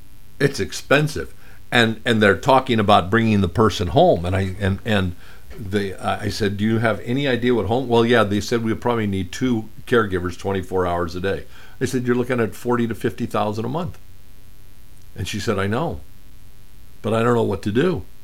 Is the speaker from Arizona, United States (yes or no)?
yes; Arizona, United States; when I was growing up in Arizona, every year there was some idiot bitten by, usually more than one idiot, bitten by a rattlesnake.